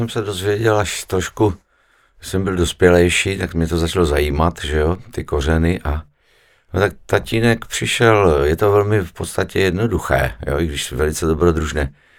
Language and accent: Czech; Zlín Region, Czechia; průmka v Hradišti byla jaksi nejblíž tam tomu kraji, odkud pocházím.